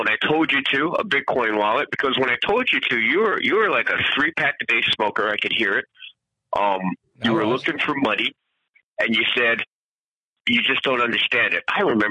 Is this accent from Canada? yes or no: no; Jamaica; because I'm Jamaican.